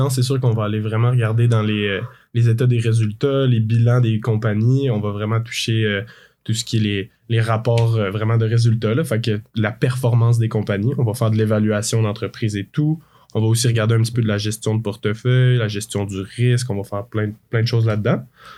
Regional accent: Sherbrooke, Quebec, Canada; J'ai grandi à Sherbrooke. Je suis à l'Université de Sherbrooke

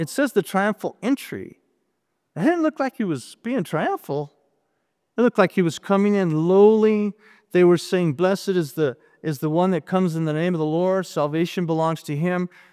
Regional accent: Denver, Colorado, United States; West Denver. All over Denver. That's me. I grew up in Denver. I went to 13 different schools in Denver.

